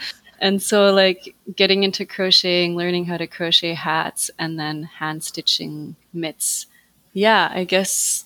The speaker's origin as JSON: {"language": "English", "town": "Clyde River", "region": "Nunavut", "country": "Canada", "lives_now": "Iqaluit, Canada", "said": "I'm from Kanyaktugaapik Nunavut, also known as Clyde River, and I've been living in Iqaluit for quite some time now, which is the capital city of Nunavut."}